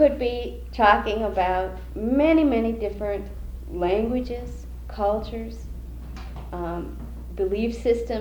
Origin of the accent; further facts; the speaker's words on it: Pine Ridge, South Dakota, United States; I'm Oglala Sioux from Pine Ridge, South Dakota, is where my home is from.